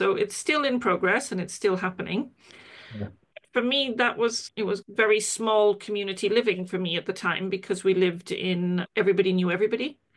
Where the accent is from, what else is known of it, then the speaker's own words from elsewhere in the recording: Auroville, Tamil Nadu, India; Yeah, so I was born and brought up in India, a international township called Auroville, which is where my surname comes from.